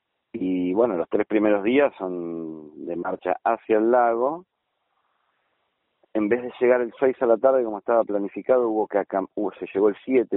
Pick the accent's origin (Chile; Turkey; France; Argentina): Argentina; si yo quiero ejercer mi derecho como argentino de navegar al lago Escondido